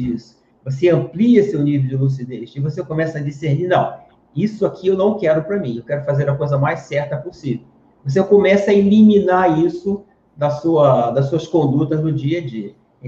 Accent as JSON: {"language": "Portuguese", "region": "Rio de Janeiro", "country": "Brazil", "said": "Também sou carioca"}